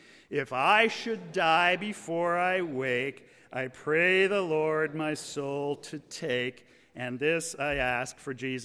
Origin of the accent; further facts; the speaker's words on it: Appleton, Wisconsin, United States; when I was a child growing up in Appleton, I was terrified of dying.